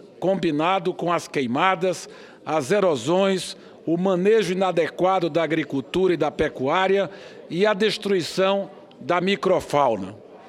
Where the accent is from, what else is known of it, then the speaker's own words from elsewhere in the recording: Northeast Region, Brazil; que muito me preocupa como brasileiro e especialmente como nordestino.